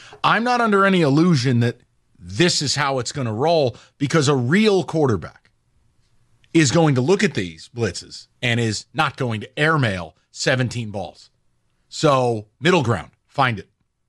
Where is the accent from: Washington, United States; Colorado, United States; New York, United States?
New York, United States; Well, hey, I'm a New Yorker. This is how it works.